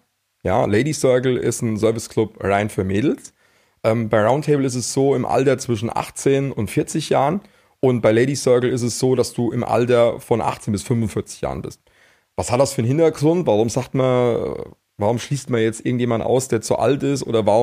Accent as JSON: {"language": "German", "town": "Dillenburg", "region": "Hesse", "country": "Germany", "tie": "born there", "said": "Ich komme mit der Lisa gebürtig aus Dillenburg, also wir wohnen im Stadtteil von Dillenburg, wir wohnen in Niederscheld. Das ist jetzt in der Nähe von Frankfurt"}